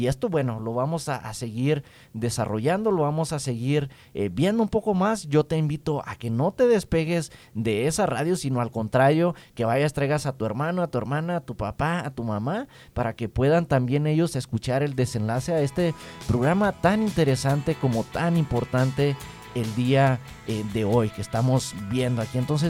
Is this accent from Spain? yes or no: no; Mexico; yo que vengo de México y aunque hablo el inglés, primer idioma es el español.